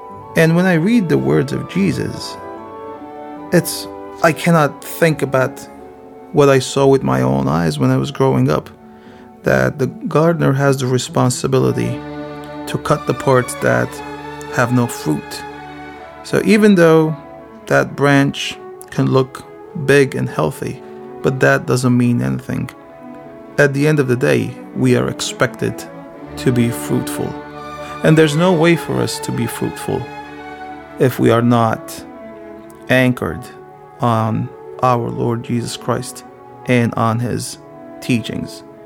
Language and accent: English; Kesap, Trabzon, Turkey; English is a second language; I grew up in Kesap, and we had vineyards, we had trees